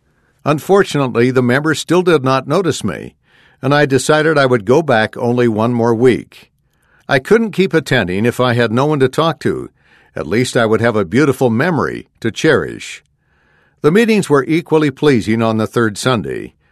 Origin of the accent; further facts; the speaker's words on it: Rio Blanco, San Marcos, Guatemala; also born or lived in Quetzaltenango; However, the school term ended in October and I went to my hometown, Rio Blanco, for a three-month break. In January, I returned to Quetzaltenango. Although I had lived in that city for 3 years